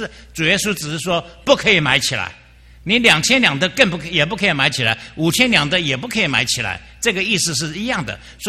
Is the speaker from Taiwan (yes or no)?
yes; Taiwan; also born or lived in Qingdao, China; 我是生在青岛的，然后和在座很多人一样，解放到台湾，然后在台湾长大的。我初中二年级把自己献给主